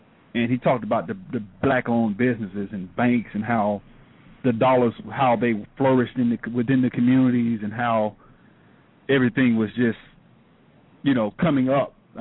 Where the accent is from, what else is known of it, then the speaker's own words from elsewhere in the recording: Alabama, United States; I'm from Alabama, and they was talking about him